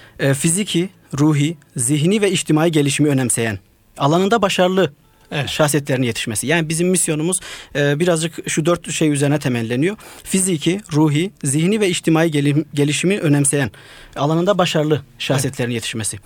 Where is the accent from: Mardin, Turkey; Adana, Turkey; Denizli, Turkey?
Mardin, Turkey; Mardinliyim.